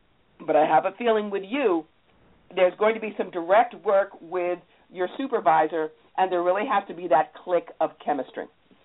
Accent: Cherry Hill, New Jersey, United States; I grew up in Cherry Hill.

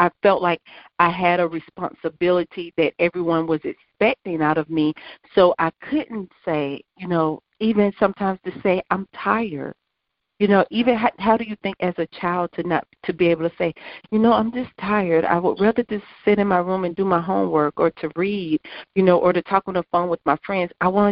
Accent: South Carolina, United States; I grew up here in South Carolina. I was the oldest of three

